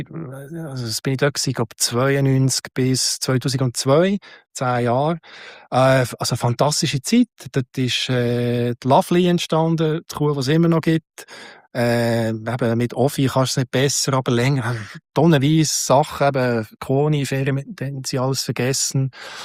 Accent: Bern, Switzerland; ja, Freiburg und ich bin mehr Bern.

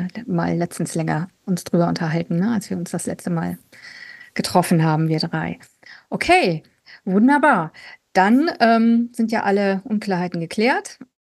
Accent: Rhineland, Germany; Ich bin ja auch eine Rheinländerin

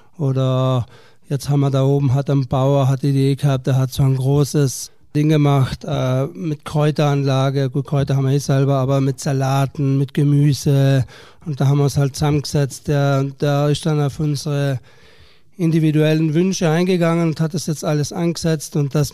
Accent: Trentino-Alto Adige, Italy; Aber ja, Skifahren als Südtiroler ist das natürlich fast ein Muss.

